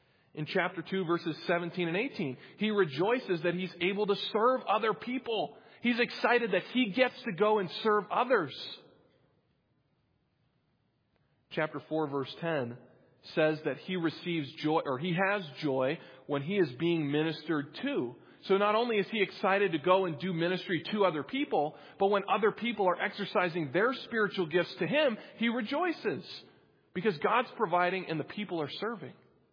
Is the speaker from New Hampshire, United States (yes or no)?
yes; New Hampshire, United States; I grew up in New Hampshire, and the only teams worth note up there are from the Boston area.